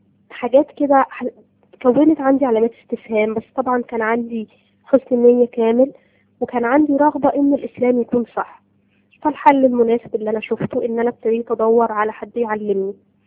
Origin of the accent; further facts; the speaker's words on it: Egypt; انا الخلفيه بتاعتي طبعا اسره مسلمه، وواضح طبعا من اللهجه ان احنا مصريين. الاسره بتاعتي ما كانتش متدينه قوي،